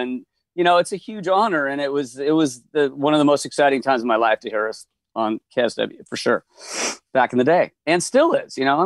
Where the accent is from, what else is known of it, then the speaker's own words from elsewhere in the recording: Seattle, Washington, United States; as any of the bands that came from here growing up in Seattle